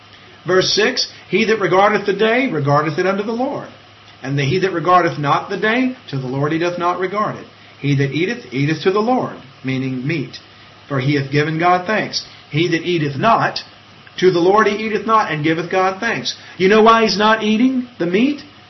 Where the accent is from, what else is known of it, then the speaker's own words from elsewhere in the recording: Louisiana, United States; That's me. I'm a Cajun.